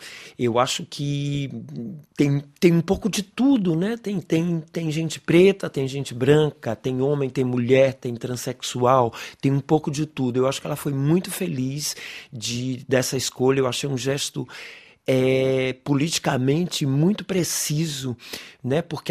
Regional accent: Teresina, Piauí, Brazil; fazem 14 anos que eu voltei a trabalhar também no Brasil, em Teresina, no Piauí, de onde eu venho, e escolhi Teresina porque é a minha cidade

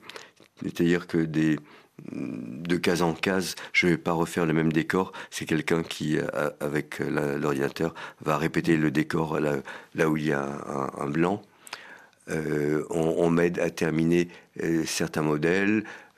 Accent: Conakry, Guinea; mon école primaire s'est passée à Conakry, en Guinée, mon enfance a été privilégiée.

